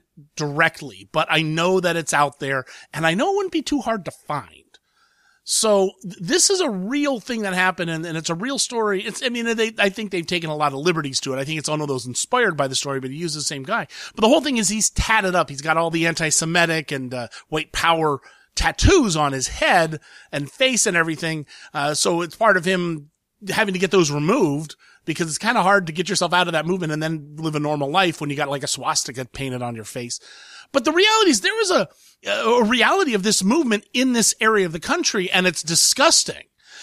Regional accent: Columbus, Ohio, United States; And I'm from Columbus.

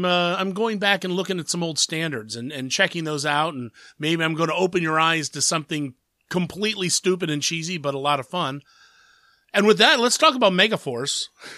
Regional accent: Columbus, Ohio, United States; We've had two screenings in my hometown of actual screen movies in Columbus, Ohio, which is a major city.

